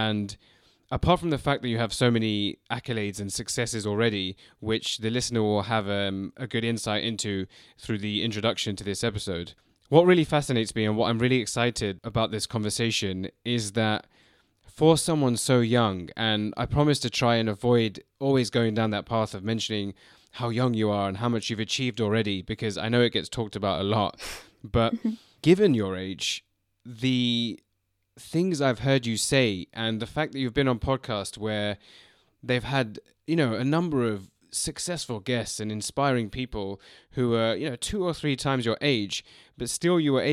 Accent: London, United Kingdom; That's where I'm based now. And I've spent some time abroad, but I was born in London and grew up here. But my parents grew up in East Africa.

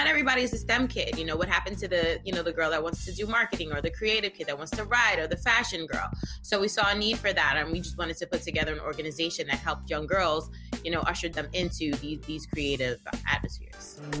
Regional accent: New York City, New York, United States; I'm from the Bronx, New York

